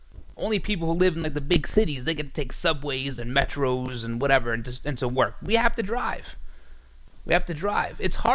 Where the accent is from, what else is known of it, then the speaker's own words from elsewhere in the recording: New York, United States; I'm a New Yorker through and through, if you couldn't tell by listening to me